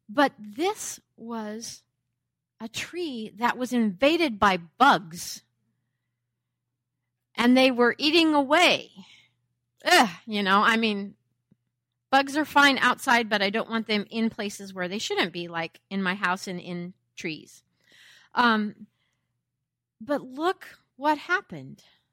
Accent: Camas, Washington, United States; And I grew up in Camas, Washington, and that next summer we had ashes on the ground the whole time.

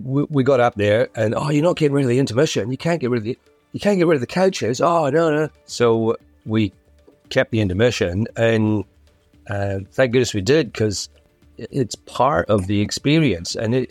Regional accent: Scotland, United Kingdom; The intermission was, being Scottish, it's a great way to get generate an extra, maybe a couple of dollars through the till.

